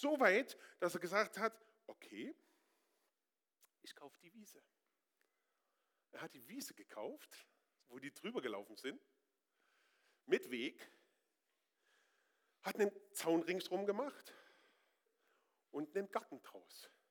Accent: Northern Germany, Germany; Ich bin Norddeutscher.

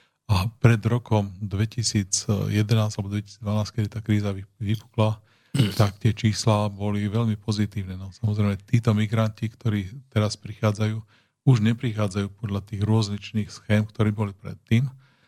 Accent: eastern Slovakia, Slovakia; jak ja som z východného Slovenska a u nás tiež veľa ľudí v 90. rokoch bolo v Spojených štátoch

